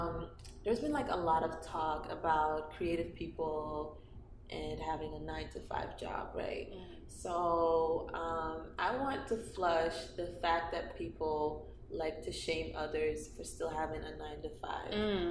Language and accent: English; Netherlands; English is a second language; also born or lived in Guinea / Belgium; I'm from Guinea, and I grew up in the Netherlands, which is in Europe, and I moved to Belgium with my family a few years ago. I mean, it's been like 10 years now, but yeah, so I moved to Belgium, and that's where I was raised, the Netherlands and Belgium